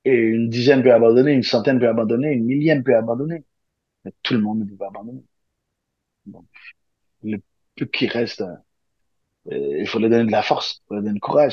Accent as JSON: {"language": "French", "country": "Haiti", "tie": "born or raised there", "said": "ce gars-là, je le regardais à la télé quand j'étais jeune à Haïti"}